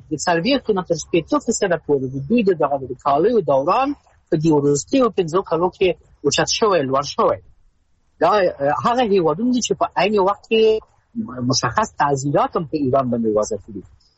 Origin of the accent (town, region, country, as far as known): Afghanistan